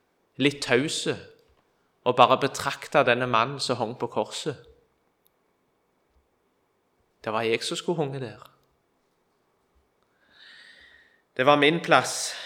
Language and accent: Norwegian; Kvitsøy, Rogaland, Norway; Hjemme på Kvitsøy så hadde vi et musikklag.